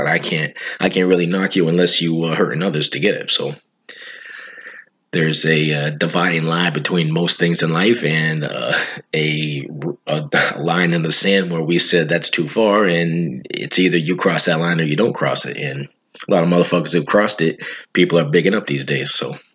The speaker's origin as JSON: {"language": "English", "region": "Vermont", "country": "United States", "tie": "born or raised there", "said": "we grew up in Vermont, you know. It is what it is. You know, I'm not going to sugarcoat what the state I grew up in and live"}